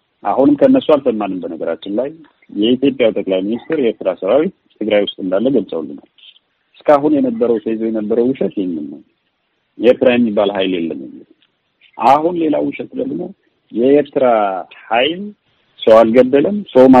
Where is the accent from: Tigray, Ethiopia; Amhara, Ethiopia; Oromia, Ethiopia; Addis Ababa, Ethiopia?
Tigray, Ethiopia; born there; እኔ እያወራሁ ያለሁት አሁን ትግራይ ውስጥ ከደፈሯት በኋላ ባዕድ ቁሳቁስ አካሏ ውስጥ ያስገቡባት ሴት እኔ የተወለድኩበት አካባቢ ነው ያለች